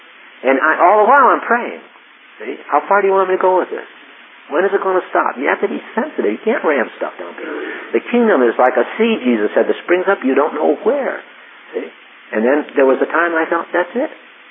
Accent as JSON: {"language": "English", "town": "West Haven", "region": "Connecticut", "country": "United States", "tie": "born or raised there", "said": "I told her I was raised in West Haven. Yale's in New Haven."}